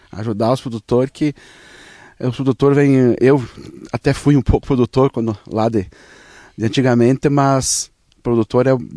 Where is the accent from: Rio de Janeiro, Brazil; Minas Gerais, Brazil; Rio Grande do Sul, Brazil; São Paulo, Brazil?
Rio Grande do Sul, Brazil; Ciríaco; also born or lived in Northeast Brazil; Sou natural de Siríaco, sim. Fiquei um tempo fora aí pro Nordeste aí, mas tenho o imbigo enterrado em Siríaco. Então sou natural, meio italiano, meio misturado, brasileiro, mas sou natural de Siríaco, sim.